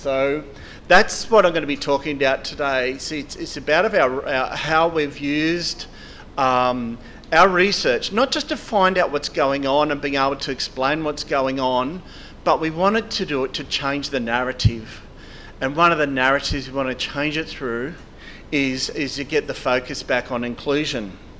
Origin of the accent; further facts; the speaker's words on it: Taree, New South Wales, Australia; first language Gutang; I'm an Aboriginal person. The Aboriginal nation where I'm from is the Warramai nation. So we think in rivers a lot. So if people know the Manning River around Taree, that's where my mob's from in New South Wales.